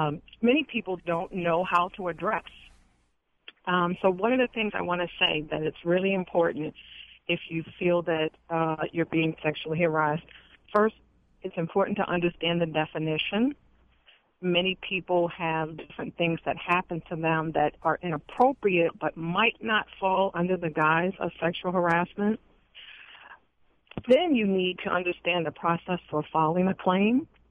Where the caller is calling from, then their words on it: Randallstown, Maryland, United States; Hi, it's Randallstown.